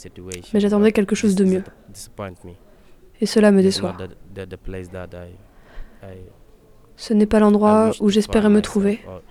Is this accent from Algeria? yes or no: no; Darfur, Sudan; Je suis du Soudan, Darfour.